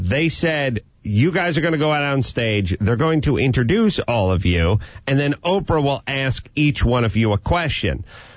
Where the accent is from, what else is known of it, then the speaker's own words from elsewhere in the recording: Tacoma, Washington, United States; as a young girl growing up in the Seattle area, Tacoma, Seattle area, as a young girl, every young girl dreams.